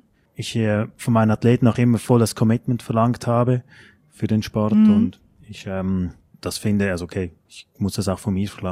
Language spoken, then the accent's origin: German; Switzerland; bei uns in der Schweiz ist es so, wenn man eine gewisse Position als Trainer hat